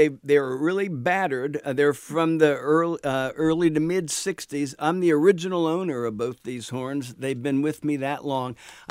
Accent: Ho-Ho-Kus, New Jersey, United States; That's right. That's where I grew up, Hohokus.

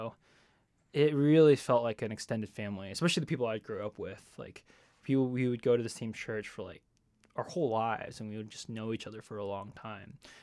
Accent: Texas, United States; I feel lucky, one, because I grew up in North Texas. North Texas is a lot of Chinese people.

